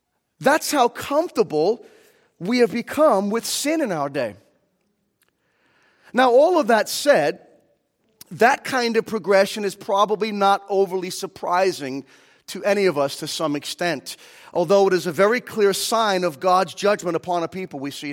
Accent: Copaic, United States; I grew up in Copaic, went to all the Copaic schools, you know, the grade school, high school, junior high, and everything was public school.

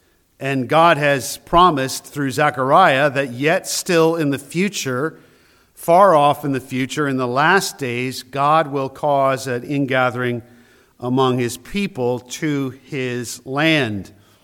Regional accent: New Hampshire, United States; I mean, I was born in New Hampshire, and so I'm a New Hampshire native. I'm thankful for that. I'm proud of that.

